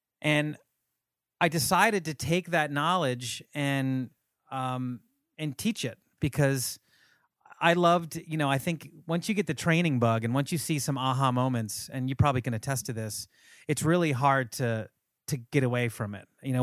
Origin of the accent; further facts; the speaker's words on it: Philadelphia, Pennsylvania, United States; for me, it's been partially where I'm from. I mean, I came from Philadelphia.